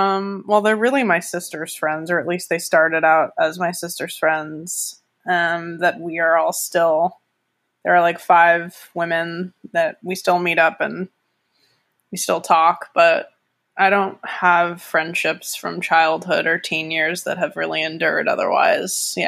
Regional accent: Santa Monica, California, United States; born there; I was birthed in Santa Monica.

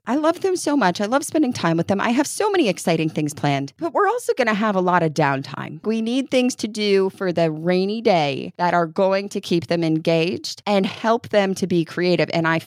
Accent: Northeast, United States; I grew up in the Northeast. Like that was just a part of your winter wear.

